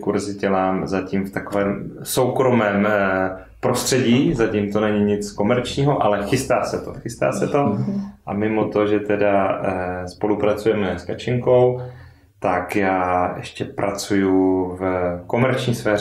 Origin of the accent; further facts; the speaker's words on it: Zlín Region, Czechia; A jsme z Valašska, z Moravy. Pro nás důležité, protože tam máme velké kořeny a rodinu širokou